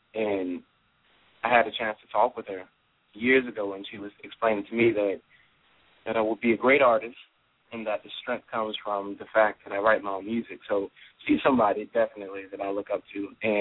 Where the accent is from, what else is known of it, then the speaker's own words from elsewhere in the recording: Baton Rouge, Louisiana, United States; So generally, I come from Louisiana